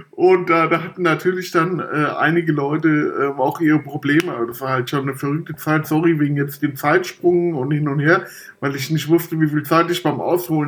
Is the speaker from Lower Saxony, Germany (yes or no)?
no; Frankfurt, Hesse, Germany; Ich glaube in der E-Jugend, da habe ich dann bei uns im Norden Frankfurts das erste Mal im Verein gespielt.